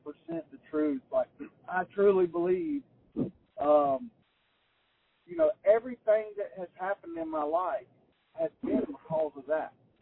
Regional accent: United States; Like, you know, I grew up living on Lake Wiley. We fished, me and my brothers, we fished off our dock growing up.

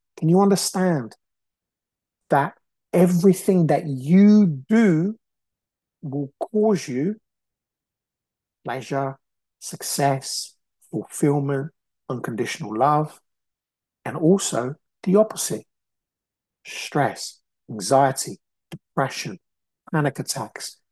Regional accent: Brazil; I came from nothing. Nothing. I grew up in Brazil. I came from nothing.

